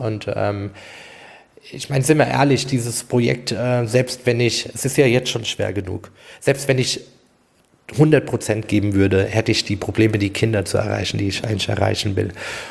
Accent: Hesse, Germany; Das war in Hanau, ich komme ja aus Hessen.

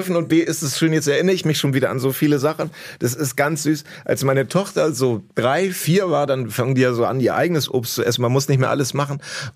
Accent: Lower Saxony, Germany; Dann sage ich aus Cuxhaven

